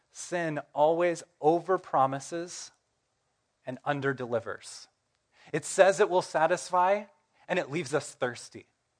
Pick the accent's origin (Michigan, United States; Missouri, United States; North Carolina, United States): Missouri, United States; I'm from Missouri, and they have mosquitoes in Missouri.